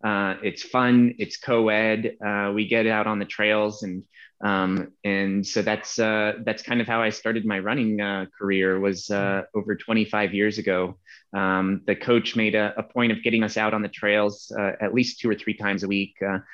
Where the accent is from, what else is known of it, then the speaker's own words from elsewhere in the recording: Aspen, Colorado, United States; So, I grew up in a place that would be not considered humble. I grew up in Aspen, Colorado, most well known for skiing